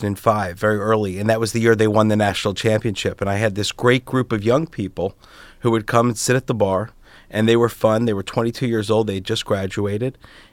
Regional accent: Philadelphia, Pennsylvania, United States; I'm from Philadelphia. I went to Syracuse

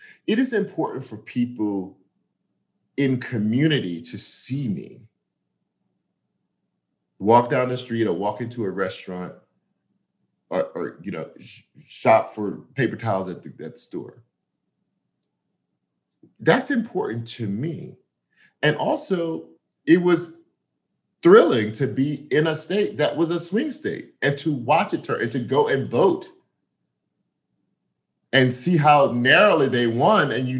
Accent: the South, United States; now in Atlanta, United States; Yes, I moved to Atlanta in last January, and I'm from the South. It was important for me to spell out that I had spent half my life in the South and half of it out of it.

